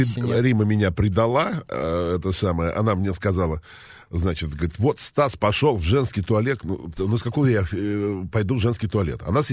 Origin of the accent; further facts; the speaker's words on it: Chuvashia, Russia; Я из Чувашии. Мои родители были учителя.